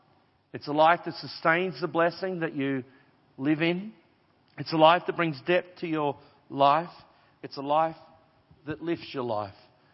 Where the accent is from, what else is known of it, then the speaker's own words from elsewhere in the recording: Australia; I'm Aussie through and through and my family are here.